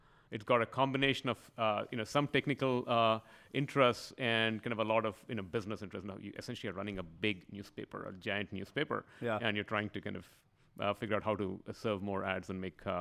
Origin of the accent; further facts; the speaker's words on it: India; also born or lived in Chennai / Mumbai / Bengaluru; I was born in India, in Madras.